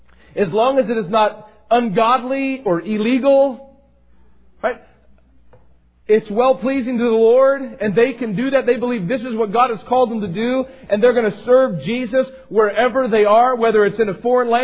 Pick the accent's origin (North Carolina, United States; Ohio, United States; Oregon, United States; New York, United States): Oregon, United States; Astoria; And then at one time I grew up in Astoria, so I wanted to have a fleet of fishing vessels, crabbing vessels